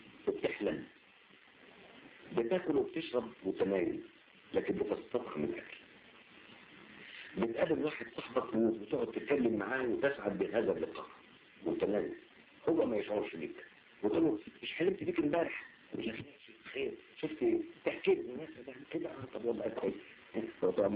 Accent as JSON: {"language": "Arabic", "country": "Egypt", "said": "كان شيء معروف عندنا في مصر يعني."}